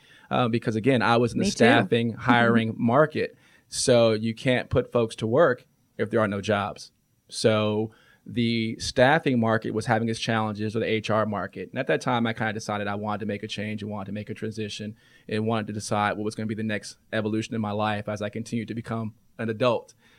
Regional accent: Atlanta, Georgia, United States; I'm from the Atlanta area, went to Dunwoody High and grew up and stayed here in the city

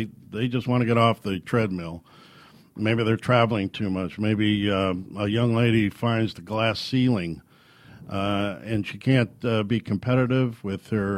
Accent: Ireland; being basically lazy, I'm Irish

